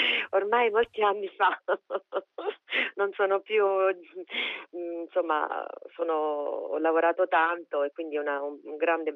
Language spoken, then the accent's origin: Italian; Matera, Basilicata, Italy; io vengo da Matera, dove avevo iniziato a studiare recitazione